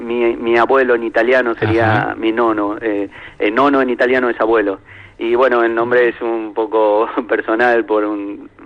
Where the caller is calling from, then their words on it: Catalonia, Spain; Sí, estamos aquí en Cataluña.